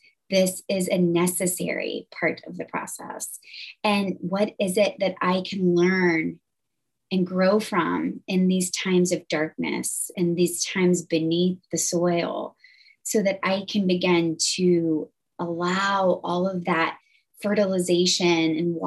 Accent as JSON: {"language": "English", "town": "Boone", "region": "North Carolina", "country": "United States", "tie": "born or raised there", "said": "We're from Boone, North Carolina. We all grew up in this town together."}